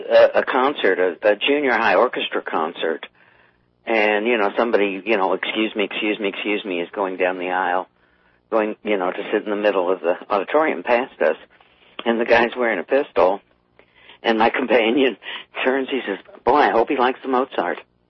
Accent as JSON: {"language": "English", "region": "Texas", "country": "United States", "lives_now": "Tucson, United States", "said": "And I live in Tucson, which, you know, and I come from Texas, and I always say, well, Tucson is the Austin of Arizona."}